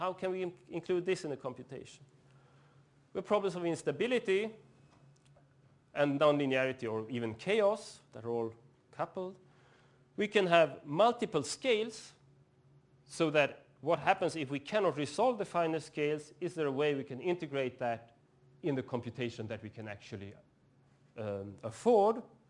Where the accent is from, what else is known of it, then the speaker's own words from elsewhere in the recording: Norrland, Sweden; English is a second language; since I'm from Northern Sweden